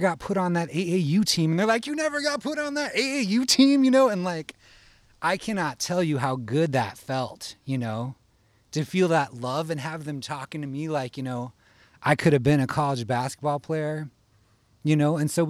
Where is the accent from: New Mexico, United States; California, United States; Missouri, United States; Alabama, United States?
Missouri, United States; St. Louis; I already knew I was cool from St. Louis